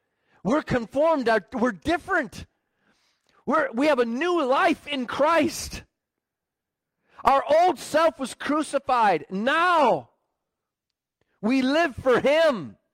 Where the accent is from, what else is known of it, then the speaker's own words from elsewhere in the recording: Rochester, Minnesota, United States; I had the privilege of growing up in Rochester, Minnesota. I was born up here. Parents moved down there after my dad got back from Vietnam. We moved to Rochester.